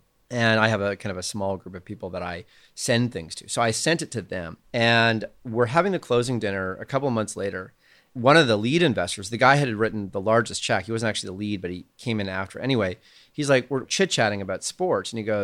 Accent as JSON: {"language": "English", "country": "Canada", "said": "so as a Canadian, my dad is Welsh. And so we would get lucky to go over to Europe."}